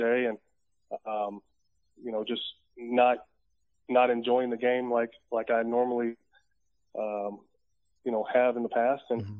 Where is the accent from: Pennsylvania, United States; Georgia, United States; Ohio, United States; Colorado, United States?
Ohio, United States; Cincinnati; now in Texas, United States; obviously I grew up in Cincinnati. Cincinnati was always home, because that's where not only I spent most of my time, but like I said, I grew up there